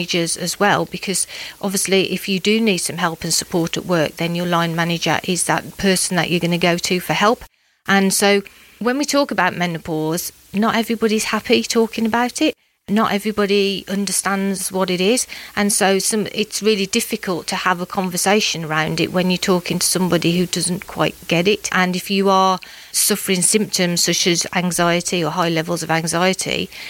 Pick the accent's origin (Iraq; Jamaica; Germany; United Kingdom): United Kingdom; Dudley, West Midlands; also born or lived in Warsaw, Poland; for those of you who recognise my accent. I was born in Warsaw, raised in Dudley.